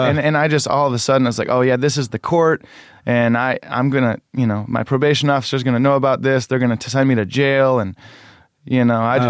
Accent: Muir, Michigan, United States; I mean, when I was a young kid, I grew up in Muir, which is about 7 miles outside of Ionia, which is about, you know, 20 minutes away from Grand Rapids.

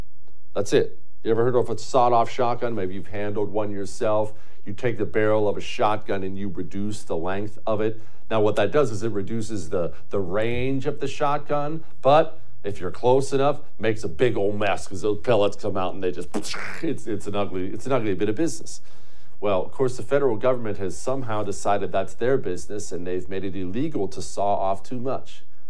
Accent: Montana, United States; Bunch of them up where I grew up in Montana, too.

